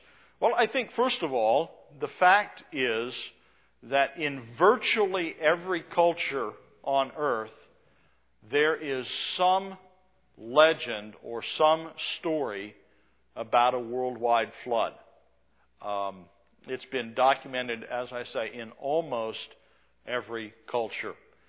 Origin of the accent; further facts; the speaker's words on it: New Mexico, United States; I grew up in New Mexico.